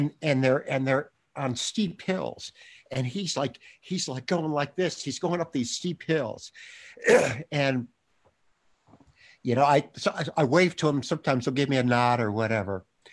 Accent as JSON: {"language": "English", "region": "Florida", "country": "United States", "tie": "born or raised there", "said": "I've been doing these outlines of short fictional stories that I would like to write based on growing up in South Florida when I did civil rights, the Cuban Missile Crisis, terrible racism, but wonderful people."}